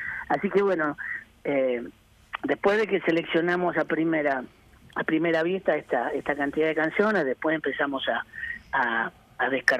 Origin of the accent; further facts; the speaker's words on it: Rosario, Santa Fe, Argentina; los rosarinos tenemos como cierta características personales similares